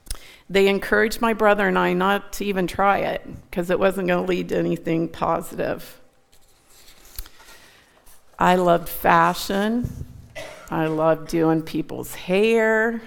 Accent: Milford Center, Ohio, United States; I grew up right outside of Milford Center, Ohio, not far from here, on a small 11-acre farm.

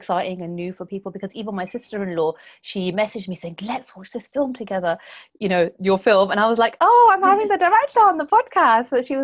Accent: United Kingdom; born there; So I'm Indian, but born in the UK, based here.

